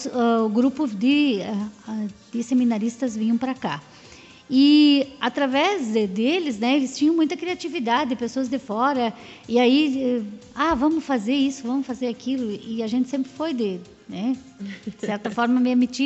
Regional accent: Vila Damiani, Rio Grande do Sul, Brazil; Eu nasci na Vila Damiani, moro ainda lá até agora, né?

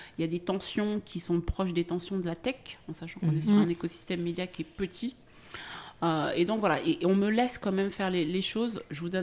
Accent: France; C'est pas français de souche, même si je suis française.

